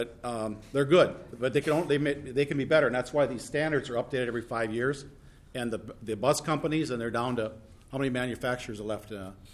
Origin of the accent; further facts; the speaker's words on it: Minnesota, United States; I guess you know it's a big part of being a Minnesotan. And I remember growing up on the farm